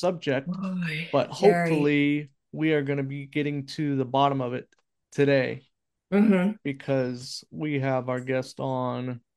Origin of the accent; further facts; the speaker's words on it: West Coast, United States; I grew up in on the West Coast where families are demonized and everyone's told to cut their junk off and not have kids.